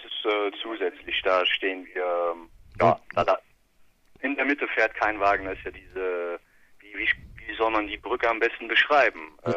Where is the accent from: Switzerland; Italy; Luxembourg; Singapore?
Luxembourg; Grevenmacher; Wir kommen aus Luxemburg, genau.